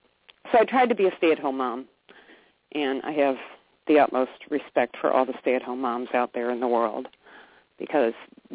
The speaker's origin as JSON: {"language": "English", "town": "St. Louis", "region": "Missouri", "country": "United States", "tie": "born or raised there", "said": "Yeah, I grew up right here in St. Louis, Missouri, which I love. St. Louis is kind of a city with a kind of a small town feel, but I like it."}